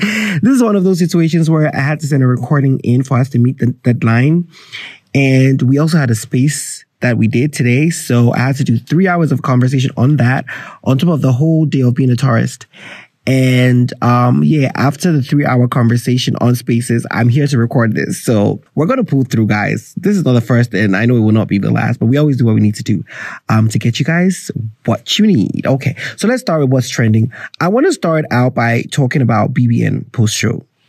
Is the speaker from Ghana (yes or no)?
yes; Ghana; talking about travel as a Ghanaian